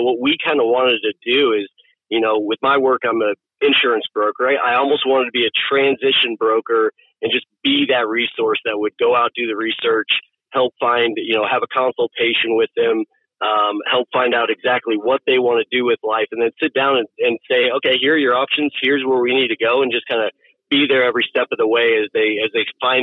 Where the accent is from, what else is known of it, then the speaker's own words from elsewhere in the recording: Kansas City, United States; it's the first one that I get to kind of bring to my hometown in Kansas City